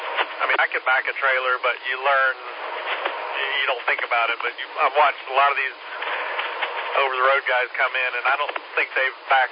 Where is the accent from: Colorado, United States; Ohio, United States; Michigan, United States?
Ohio, United States; born there; Well, actually not. Technically, I was born in Ohio.